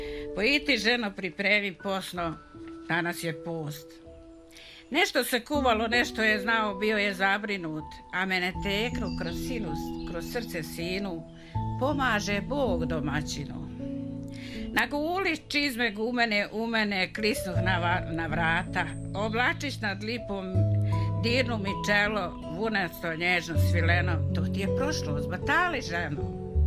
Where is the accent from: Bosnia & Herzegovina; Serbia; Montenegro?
Bosnia & Herzegovina; Kotor Varoš, Republika Srpska; born there; Jer ja sam rođena na Kotorvaroškoj opštini. Čak sam prvi razred gimnazije i istureno odjeljenje bilo u Kotorvarošu